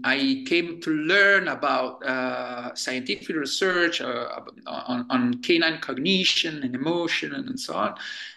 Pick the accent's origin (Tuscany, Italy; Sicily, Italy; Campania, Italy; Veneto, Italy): Campania, Italy; Naples; I grew up in Naples, Italy, in southern Italy. And at that time, I'm talking about the 70s, the 80s, I was a child among free-ranging dogs